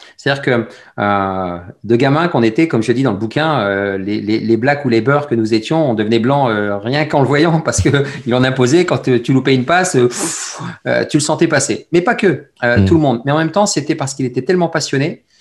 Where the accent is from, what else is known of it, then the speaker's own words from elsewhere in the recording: Lens, Hauts-de-France, France; Je suis un boyau rouge, je suis un vrai ch'ti, moi, je suis né à Lens.